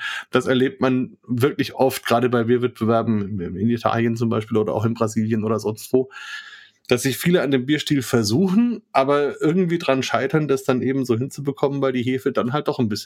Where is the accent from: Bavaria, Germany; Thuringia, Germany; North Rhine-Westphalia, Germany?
Bavaria, Germany; also ich als Franke darf ja dazu gar nicht so viel sagen, denken die meisten Bayern.